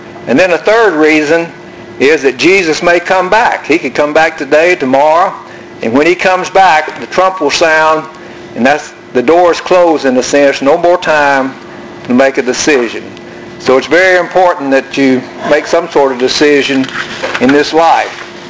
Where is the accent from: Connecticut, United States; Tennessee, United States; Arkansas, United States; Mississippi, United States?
Arkansas, United States; Pine Bluff; I grew up in Pine Bluff, Arkansas, as Jim said, and I grew up in a Christian family.